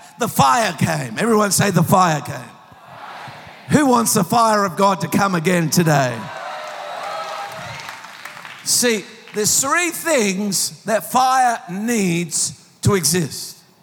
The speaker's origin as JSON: {"language": "English", "country": "Papua New Guinea", "tie": "born there", "said": "I was born in Papua New Guinea."}